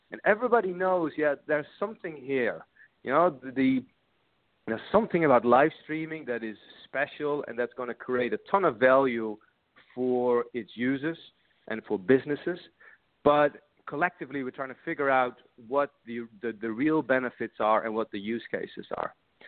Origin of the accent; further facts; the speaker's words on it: Netherlands; English is a second language; I'm actually from the Netherlands, but you know, The Netherlands is a tiny little country next to Germany, so we all happen to, you know German pretty well.